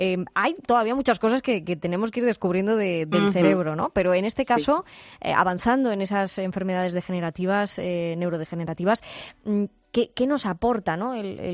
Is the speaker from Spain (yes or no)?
yes; Asturias, Spain; manca, como se dice en mi tierra, en Asturias, ¿no?